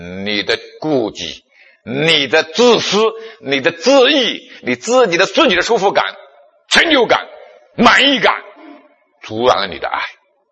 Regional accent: China; 我们中国人很诡诈，当然说没关系，爱在心里口难开

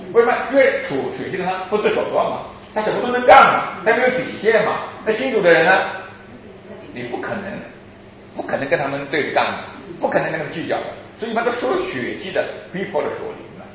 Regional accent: China; 所以到中国到现在我们中国人都是什么？种地的不好，种地的地位不高，对不对啊？

